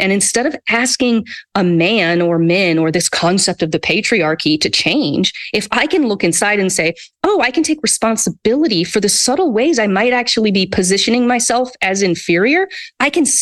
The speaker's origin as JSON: {"language": "English", "country": "United States", "tie": "born or raised there", "said": "So growing up in the United States as a woman, right, for example, and someone with white skin"}